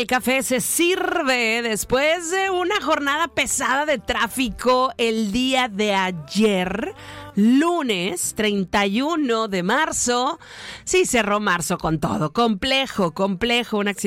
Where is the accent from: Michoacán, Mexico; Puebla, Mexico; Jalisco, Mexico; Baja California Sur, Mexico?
Baja California Sur, Mexico; ¿a poco no los cabeños sentimos Playa del Carmen y Cancún como a la otra